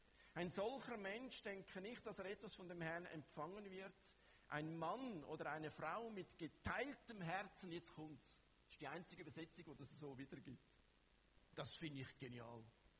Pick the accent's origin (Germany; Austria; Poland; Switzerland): Switzerland; Da sind wir Schweizer gerade, wir müssen perfekt sein.